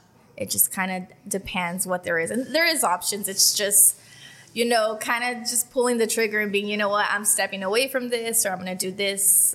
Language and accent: English; California, United States; born and raised in Imperial County. It's, you know, us here who are from Imperial Valley, we're just so family oriented.